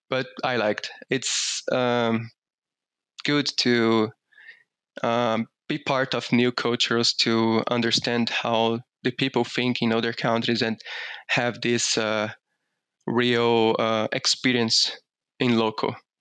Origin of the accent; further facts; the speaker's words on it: Brazil; English is a second language; moved away as an adult; I was born in Brazil. I grew up down there in a family farm.